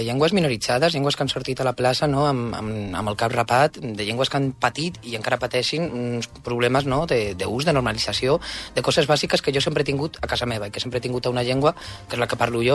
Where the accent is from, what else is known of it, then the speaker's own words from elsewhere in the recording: Getafe, Community of Madrid, Spain; Jo sóc de Getafe, el poble del costat es diu Parla.